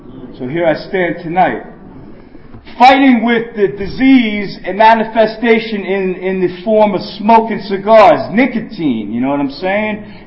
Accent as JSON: {"language": "English", "town": "Brooklyn", "region": "New York", "country": "United States", "lives_now": "Philadelphia, United States", "said": "I got clean up in New York. I'm from Brooklyn, New York. I'm a transplant in Philadelphia."}